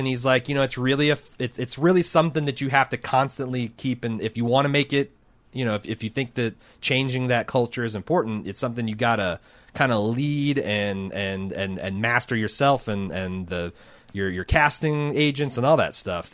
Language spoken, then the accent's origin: English; Minnesota, United States; I grew up in Minnesota.